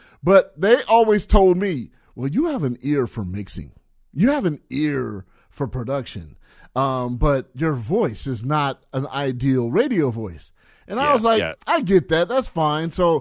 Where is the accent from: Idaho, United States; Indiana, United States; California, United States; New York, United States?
California, United States; we all did growing up in SoCal, man.